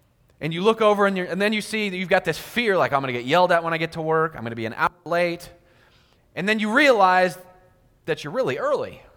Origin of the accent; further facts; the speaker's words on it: Fallbrook, California, United States; I grew up playing around in the ocean. I grew up in Fallbrook, California, about 15 minutes from the ocean.